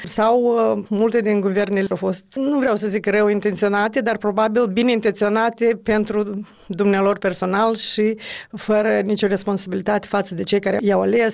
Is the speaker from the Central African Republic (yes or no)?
no; Moldova; moved away as an adult; also born or lived in Italy / Germany; now in United States; În curând se împlinesc 26 de ani de când eu am plecat din Moldova. Am locuit în Moldova numai 2 ani după independență. Atunci când am plecat în vest, în Italia mai întâi, pe urmă în Germania, pe urmă în Statele Unite